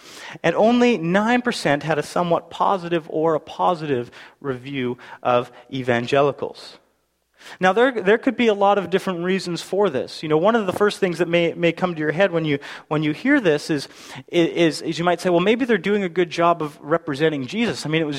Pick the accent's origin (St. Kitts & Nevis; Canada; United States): Canada; Alberta; And I grew up in Alberta, and in Alberta, believe it or not, there are still real-life cowboys walking around.